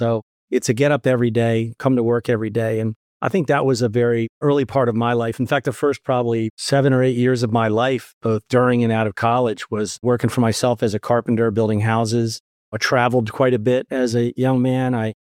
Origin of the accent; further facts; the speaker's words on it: Washington, District of Columbia, United States; So I grew up in Washington, D.C. area